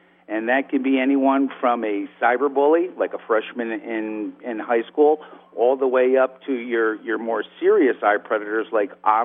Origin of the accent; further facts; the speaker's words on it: New York, United States; I'm from the Hudson Valley, actually in Dutchess County, just south of Vassar College.